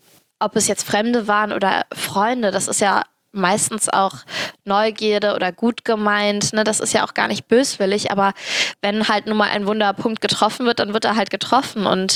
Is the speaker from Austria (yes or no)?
no; Cologne, North Rhine-Westphalia, Germany; weil ich bin Kölnerin und halbe Türkin.